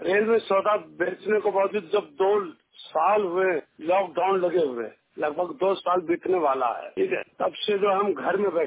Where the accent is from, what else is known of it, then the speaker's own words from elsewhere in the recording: Haryana, India; हम हरियाणा प्रदेश के निवासी हूँ, जिला अम्बाला।